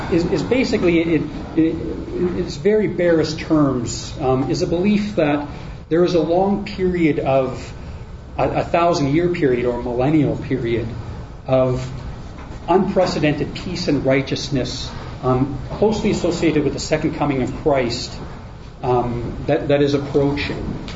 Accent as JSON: {"language": "English", "region": "Alberta", "country": "Canada", "said": "You probably still know more about Alberta politics than me, but I am from here."}